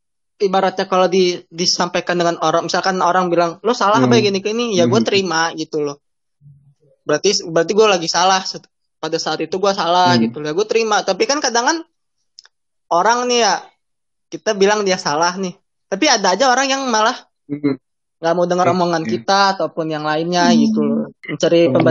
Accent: Lampung, Indonesia; kopi Lampung yang paling enak itu ada di dekat kampung gua di Lampung Barat

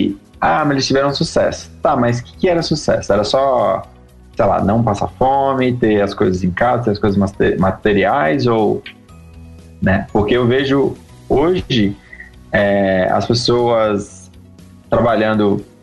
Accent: Natal, Rio Grande do Norte, Brazil; tive o privilégio de passar agora um mês na minha terrinha, lá no Natal. Então, assim, e eu morei 25 anos em Natal.

